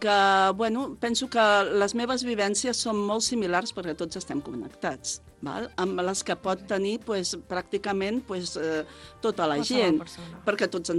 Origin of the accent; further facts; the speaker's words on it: El Vendrell, Catalonia, Spain; now in Sant Pere Molanta, Spain; Jo sóc filla del Vendrell, tot i que vinc a Sant Pere Molanta fa 30 anys, val?